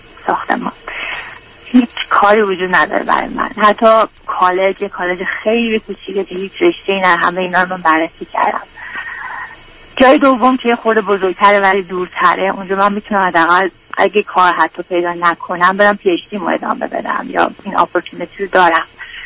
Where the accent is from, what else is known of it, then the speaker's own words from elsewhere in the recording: Iran; moved away; من 15 ساله خارج از ایران هستم ولی بله تقریبا 15 ساله.